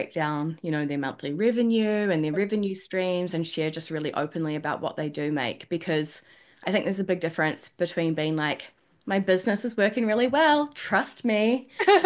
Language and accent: English; New Zealand; growing up in New Zealand that real take the piss culture as well.